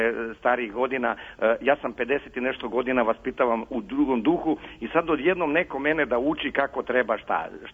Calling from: Belgrade, Serbia; Pa evo, ja sam iz Beograda.

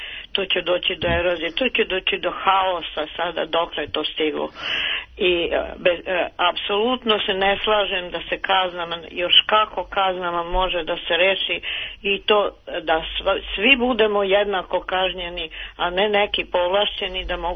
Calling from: Novi Sad, Vojvodina, Serbia; Ja sam iz Novog Sada

